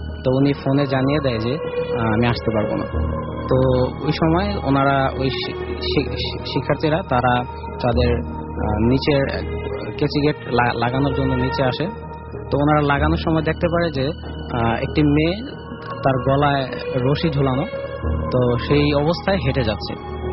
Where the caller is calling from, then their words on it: Jatrabari, Dhaka Division, Bangladesh; আমি যাত্রাবাড়ি কোনাপাড়া থেকে এসেছি।